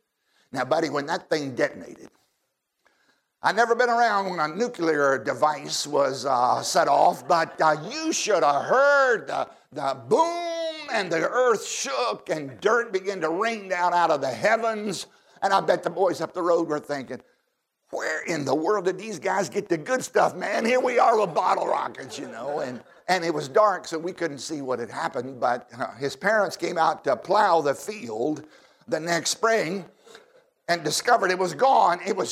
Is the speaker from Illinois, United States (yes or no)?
no; Virginia, United States; Now, I grew up in Southside, Virginia. We all know in Virginia, it's impossible to get the good fireworks legally.